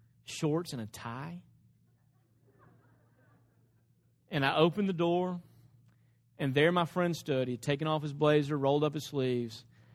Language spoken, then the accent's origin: English; Dresden, Tennessee, United States; I grew up in Dresden, Tennessee. My dad's a truck driver.